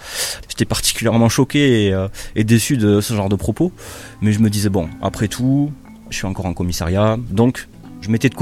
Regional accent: Carcassonne, Occitanie, France; J'ai 38 ans, je suis originaire de Carcassonne dans le sud de la France

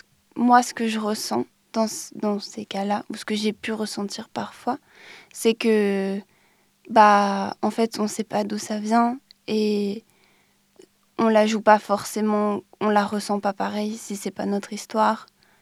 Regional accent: France; si je me situe, je suis française et je ne connais pas tant

